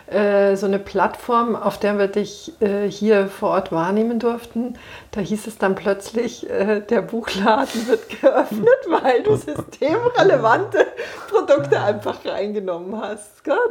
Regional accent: Munich, Bavaria, Germany; born there; Aber du, ich bin in München geboren und ich habe auch Schwierigkeiten.

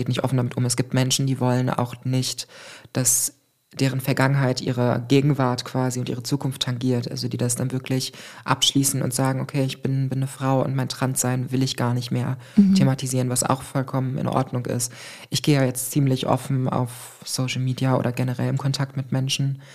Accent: Salzgitter, Lower Saxony, Germany; ich komme aus der Provinz, ich bin in Salzgitter geboren und aufgewachsen auf dem Dorf.

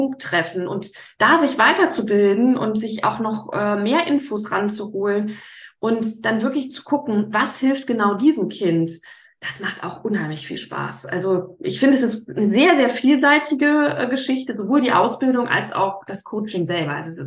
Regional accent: Siegburg, North Rhine-Westphalia, Germany; Also ich komme aus Siegburg, das ist zwischen Bonn und Köln.

